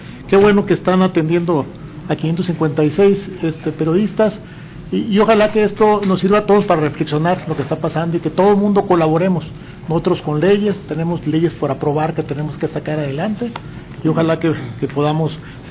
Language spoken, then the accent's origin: Spanish; Baja California, Mexico; Yo soy de Baja California y ha repuntado la delincuencia grandemente.